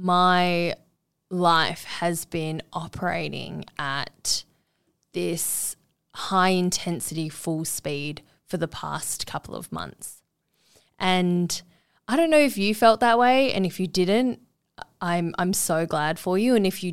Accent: Perth, Western Australia, Australia; I grew up in Perth where it's sunny and dry in December.

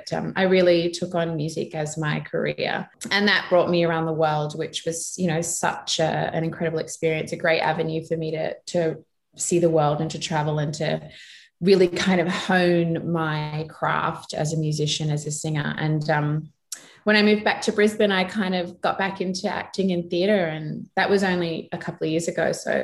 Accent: Papua New Guinea; I'm biracial. I grew up in Papua New Guinea.

